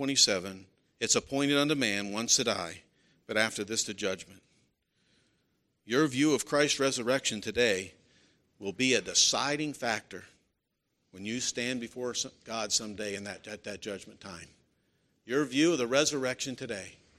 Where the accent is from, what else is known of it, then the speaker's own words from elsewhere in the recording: Pennsylvania, United States; The man who founded my home state of Pennsylvania said this